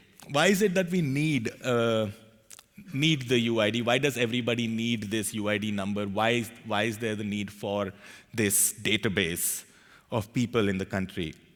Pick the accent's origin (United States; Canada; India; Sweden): India; And one of the subsidies I get as being an Indian citizen is subsidies on the cooking gas we use at home to cook food every day.